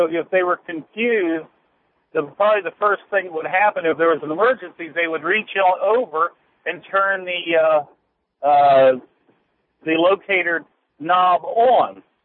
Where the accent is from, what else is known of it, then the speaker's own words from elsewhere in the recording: West Virginia, United States; now in Haymarket, United States; Yeah, I come from West Virginia.